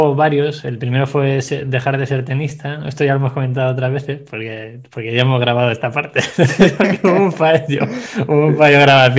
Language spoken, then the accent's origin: Spanish; Segovia, Castile and León, Spain; born there; Nací en Segovia, seguí los pasos típicos de una carrera de administración y dirección de empresas